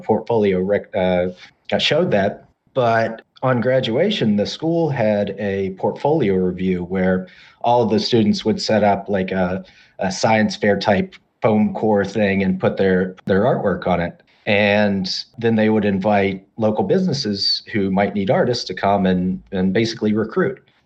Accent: Charleston, West Virginia, United States; So I grew up in West Virginia, in Charleston, way down at the bottom. Very blue collar Appalachian. I actually lived in a little suburb outside of Charleston, population of about, I think it's about 8,000. So pretty small.

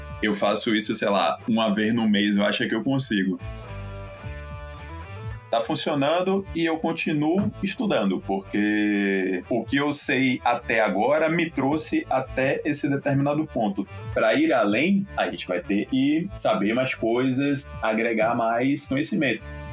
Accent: Salvador, Bahia, Brazil; now in São Paulo, Brazil; Eu sou de Salvador, moro em São Paulo há pouco mais de 7 anos.

